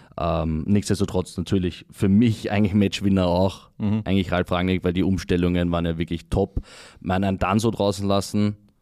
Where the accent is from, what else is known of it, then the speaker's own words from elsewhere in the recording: Austria; ich komme aus Österreich